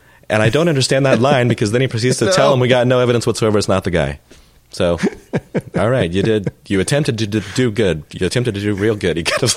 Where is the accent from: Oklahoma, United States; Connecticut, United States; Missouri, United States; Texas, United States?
Missouri, United States; I grew up in Missouri, lived there. All my family lives there. I'm there every year.